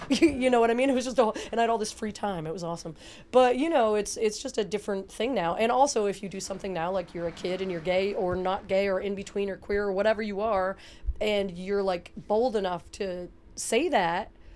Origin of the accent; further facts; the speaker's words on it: Denver, Colorado, United States; also born or lived in Pittsburgh / Jersey Shore; I was born in Pittsburgh, and they moved to Denver, Colorado when I was two, and so I spent the school year in Denver and the whole summer on the Jersey Shore.